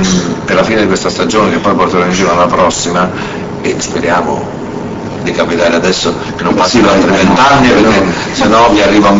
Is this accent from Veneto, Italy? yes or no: no; Sicily, Italy; in una Sicilia che da siciliano non nascondo piena di contraddizioni